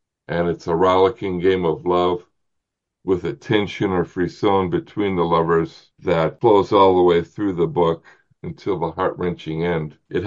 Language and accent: English; Elgin, Illinois, United States; And then I was there in my hometown of Elgin, Illinois, a suburb of Chicago.